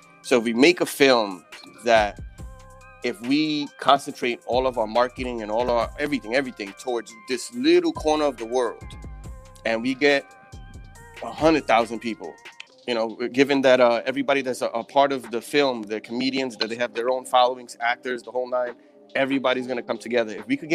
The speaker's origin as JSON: {"language": "English", "town": "Bronx", "region": "New York", "country": "United States", "said": "So growing up, you know, I'm Puerto Rican, I'm from the Bronx."}